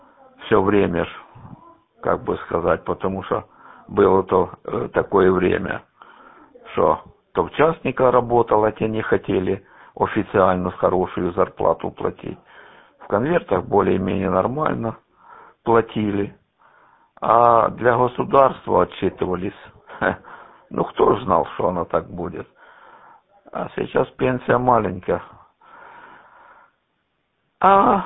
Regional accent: Sviatohirsk, Donetsk Oblast, Ukraine; now in Kropyvnytskyi, Ukraine; Я сам родом с Донецкой области, но я северная часть, город Святогорск, Красный Лиман, Святогорск. я имею в виду бывший лиман, сейчас он просто лиман. Так что я там до 83-го года жил.

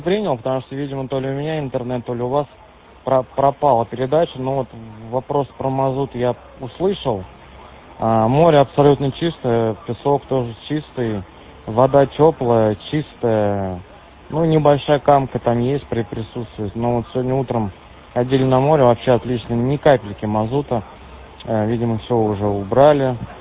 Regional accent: Chernogolovka, Moscow Oblast, Russia; а так и с Московской области Шумоголовка прием.

